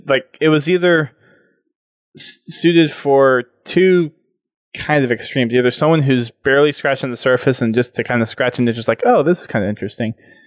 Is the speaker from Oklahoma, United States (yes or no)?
no; Houston, Texas, United States; So my parents came to the outpost in Houston because I'm from Houston and they used to live in Houston.